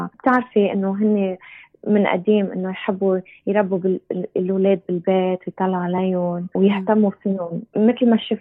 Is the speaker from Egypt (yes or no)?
no; Sydney, New South Wales, Australia; also born or lived in Lebanon; أنا عمري 39 وأنا خلقت بلبنان، بس أهلي إجوا على أستراليا مشان وقت الحرب وتربينا هون بأستراليا في سيدني.